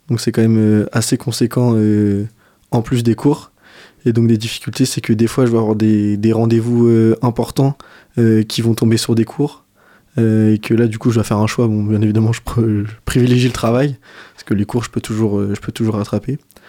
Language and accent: French; Saint-Malo, Brittany, France; now in Angers, France; quand je suis arrivé sur Angers, parce que du coup, je suis de Saint-Malo.